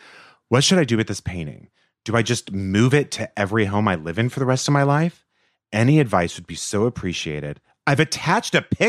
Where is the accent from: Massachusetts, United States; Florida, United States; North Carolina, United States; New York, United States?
New York, United States; New York City; I'm a New Yorker and I'm finally about to move to a new apartment in the city after 10 years in my current place